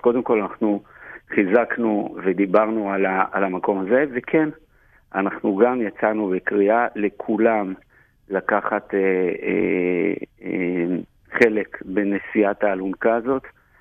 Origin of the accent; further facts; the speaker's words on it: Jerusalem, Jerusalem District, Israel; גדלתי בשכונת גילו בירושלים, אני הייתי בסניף בני עקיבא